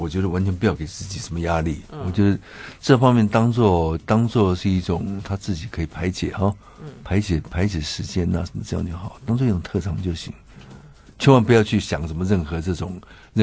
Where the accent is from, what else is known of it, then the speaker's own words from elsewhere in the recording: Taipei, Taiwan; born there; 我当然不是鹿港人啊、哦，我在台北出生的